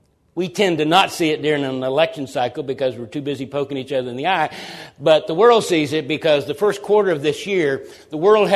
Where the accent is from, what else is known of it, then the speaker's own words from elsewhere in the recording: Texas, United States; Because it's like the joke that where I grew up in Texas